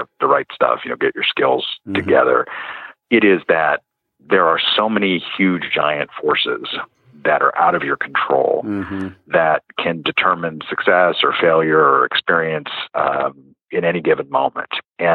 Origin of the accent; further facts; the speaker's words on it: New Mexico, United States; I grew up out in New Mexico, and I spent a lot of time in the mountains.